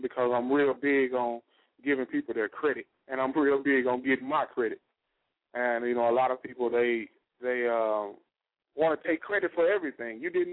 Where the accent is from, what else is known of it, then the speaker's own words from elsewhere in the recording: Hot Springs, Arkansas, United States; Well, I'm originally from Hot Springs, Arkansas. So Kansas, as they like to call it up here, but it's Arkansas. Fresh out of Hot Springs, Arkansas, man